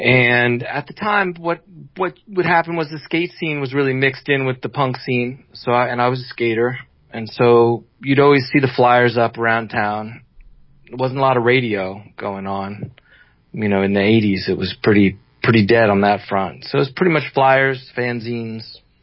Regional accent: Washington, District of Columbia, United States; Well, D.C. is my hometown, so that's a good place to start.

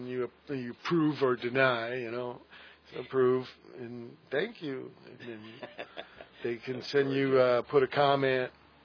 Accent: Virginia, United States; born there; wanted to know why I was born in Virginia.

